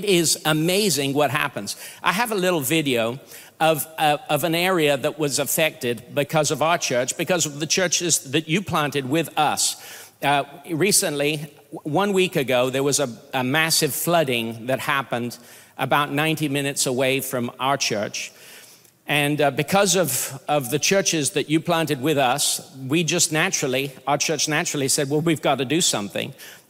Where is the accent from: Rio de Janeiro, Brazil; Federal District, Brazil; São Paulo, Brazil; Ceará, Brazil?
Rio de Janeiro, Brazil; now in Florida, United States; And we're from Rio. I was born in Rio.